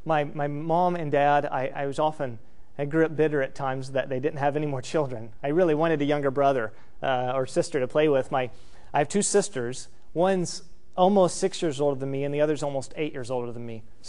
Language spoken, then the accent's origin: English; Fancy Farm, Kentucky, United States; But we grew up in Fancy Farm, Kentucky, and my mom soon became, in that neighborhood, the community babysitter.